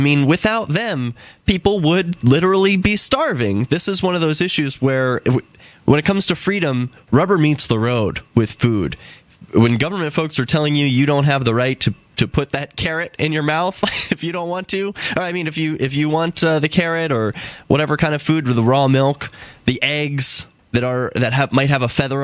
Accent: Philadelphia, Pennsylvania, United States; now in Keene, United States; I'm from Philadelphia originally. Now that I'm up in Keene, New Hampshire, it's much more fertile soil to work with.

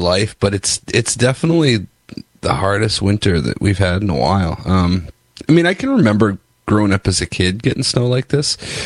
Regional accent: Augusta, Maine, United States; I grew up in Augusta on Sand Hill, which back then used to be all old French people and their grandkids.

